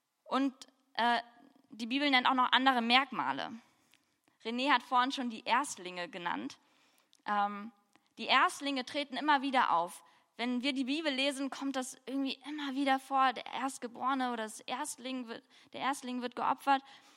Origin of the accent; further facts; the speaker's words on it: Germany; accent: German; habe ich bestimmt mit meinem deutschen Akzent nicht so hebräisch ausgesprochen